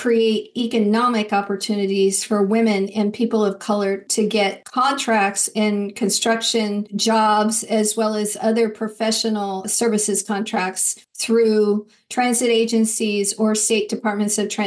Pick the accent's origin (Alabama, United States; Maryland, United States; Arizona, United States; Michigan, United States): Arizona, United States; So again, I'm Mexican. I grew up in Arizona and I grew up poor.